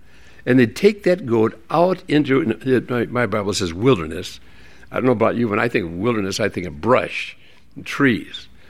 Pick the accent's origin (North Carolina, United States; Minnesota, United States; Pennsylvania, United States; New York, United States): Minnesota, United States; Hinckley; You may remember I grew up in Hinckley, Minnesota, where the men are men and pansies are flowers and women are slightly above average.